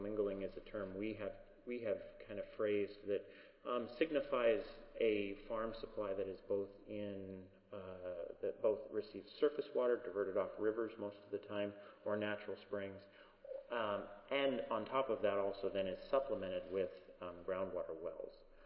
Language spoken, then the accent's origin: English; Fort Morgan, Colorado, United States; I'm from Fort Morgan, Colorado.